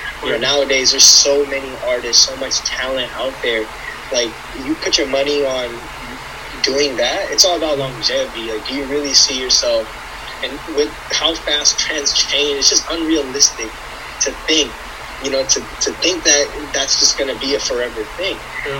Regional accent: India; born there; So I was born in India.

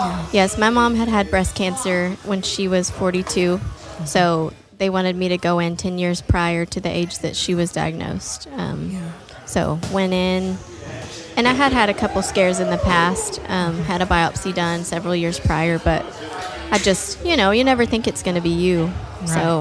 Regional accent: Amarillo, Texas, United States; now in Bushland, United States; I am from Bushland, Texas. Born and raised in Amarillo, but we live in Bushland, Texas.

